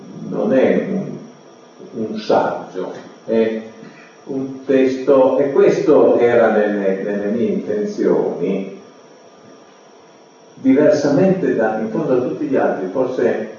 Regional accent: Cuneo, Piedmont, Italy; born there; now in Turin, Italy; io a Torino ci sono stato quasi mezzo secolo. Non sono nato a Torino, sono tornato a Cuneo, ma sono arrivato a Torino a 18 anni, quando mi sono iscritto all'università.

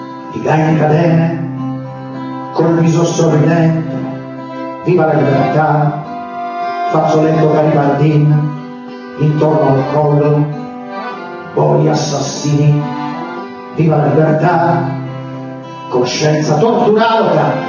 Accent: Lecce, Apulia, Italy; now in Milan, Italy; il mio triestino, essendo un leccese che vive a Milano, non è proprio filologico

